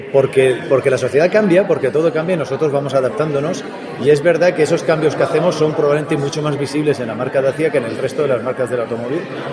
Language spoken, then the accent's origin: Spanish; Murcia, Region of Murcia, Spain; also born or lived in United States / France / South Korea / Poland; Yo soy de aquí de Murcia, estuve estudiando en Murcia, salí fuera a estudiar la carrera y ahí empecé un periplo internacional por Estados Unidos, por Francia, por Corea del Sur, por Polonia, por Rusia, y hasta que tuve la oportunidad de volver aquí a España